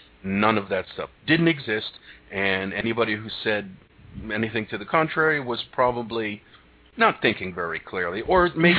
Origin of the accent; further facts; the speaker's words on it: Connecticut, United States; now in Priest River, United States; returning to Connecticut, I lived there for 3 years, my home state, and I decided I wanted to go out west.